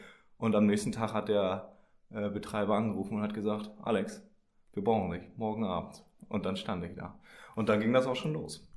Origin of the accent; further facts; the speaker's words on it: Mecklenburg-Vorpommern, Germany; born there; now in Hamburg, Germany; ich lebe schon seit ein paar Jahren immer wieder on-off hier in Hamburg. Ich komme ursprünglich aus Mecklenburg, da bin ich geboren, habe aber wiederum so Hamburger Wurzeln. Also so ein bisschen Hamburger Blut fließt auch noch in mir.